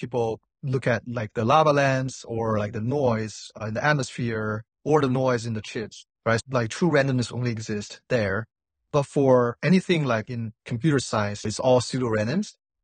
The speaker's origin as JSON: {"language": "English", "region": "Beijing", "country": "China", "tie": "born or raised there", "said": "I was working in Beijing at that time. Beijing is my hometown."}